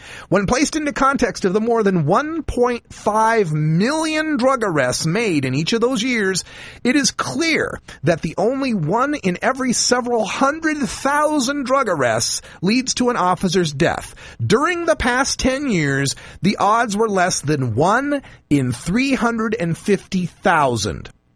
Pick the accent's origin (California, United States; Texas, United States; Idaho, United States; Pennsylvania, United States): Idaho, United States; Nampa; including my hometown of Nampa, Idaho